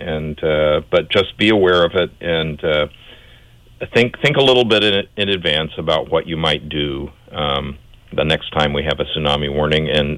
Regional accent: Kansas City, Missouri, United States; I grew up in Kansas City. I had no idea what a tsunami was.

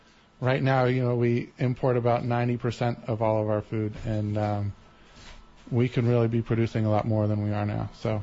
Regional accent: Iowa, United States; So I am originally from Iowa, farm country, and grew up in a small community in southeastern Iowa.

